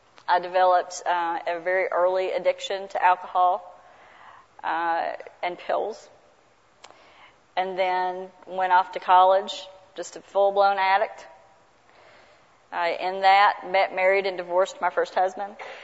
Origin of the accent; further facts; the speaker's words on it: Mount Sterling, Kentucky, United States; I don't know if y'all know, but you can probably hear it on me. I'm from Mount Sterling.